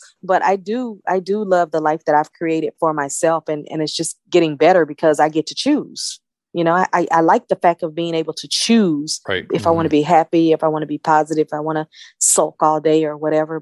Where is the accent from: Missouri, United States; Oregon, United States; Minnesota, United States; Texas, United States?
Texas, United States; I mean, I'm from Texas. We greet with a hug no matter who we meet.